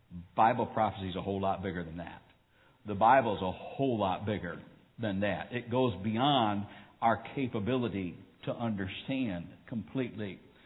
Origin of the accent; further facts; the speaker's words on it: United States; I'm all American. I'm a full-blooded American. I'm grateful for that.